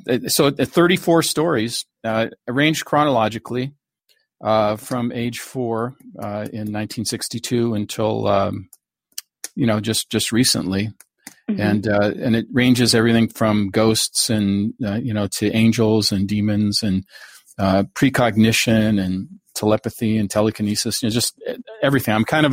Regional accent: Seattle, Washington, United States; I grew up in Seattle and went to the University of Washington, dropped out, ended up in the Army.

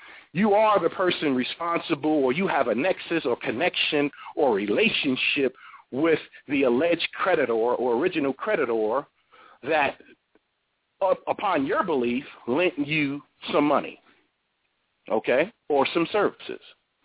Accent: New York, United States; I grew up in New York, and I grew up around a lot of Dominicans and Hispanics, Puerto Ricans, Dominicans, and Cubans, okay?

